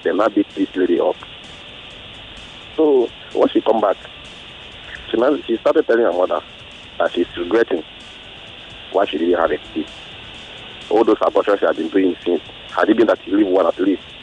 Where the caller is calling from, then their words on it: Ayobo, Lagos, Nigeria; I'm calling from Ayobo.